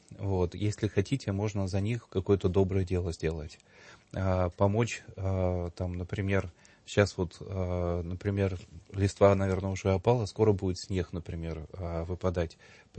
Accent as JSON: {"language": "Russian", "town": "Voronezh", "region": "Voronezh Oblast", "country": "Russia", "tie": "born or raised there", "said": "Я вырос в Воронеже"}